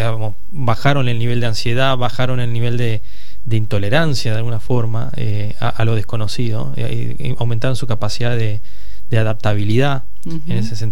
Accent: Entre Ríos, Argentina; Yo vengo de Entre Ríos.

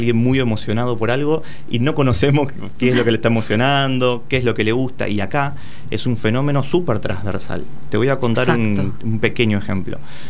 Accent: Argentina; nosotros como argentinos volvimos a celebrar.

